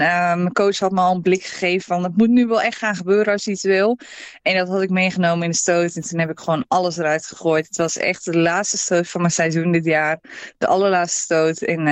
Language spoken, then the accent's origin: Dutch; Volendam, North Holland, Netherlands; born there; Ik ga volgende week lekker terug naar Volendam om daar wat interviews te doen. En natuurlijk gewoon lekker om terug te zijn in mijn geboortedorp.